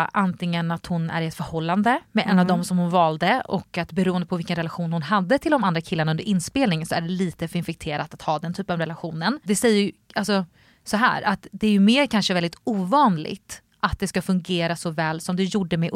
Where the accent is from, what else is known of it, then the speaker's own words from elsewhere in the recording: Nacka, Stockholm County, Sweden; Jag är från Nacka